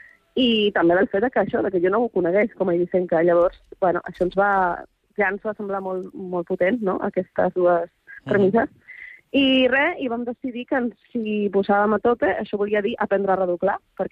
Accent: Balearic Islands, Spain; Perquè és veritat que jo soc eivissenca, però de família que ve de fora.

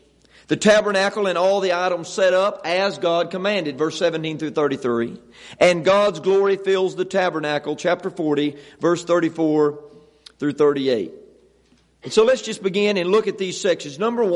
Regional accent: Lovelady, Texas, United States; Now, he mentioned I'm a boy from the country. I'm from East Texas. I'm actually moving back home to Lovelady.

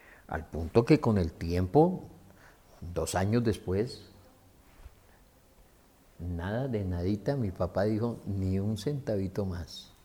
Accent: Pamplona, Norte de Santander, Colombia; moved away as an adult; now in Bogotá, Colombia; Me vine de allá, de Pamplona, y yo dije, no, cumplo 18 años y me voy a Bogotá. Ya me quedó chiquito el mundo de Pamplona, me voy a perderme a Bogotá.

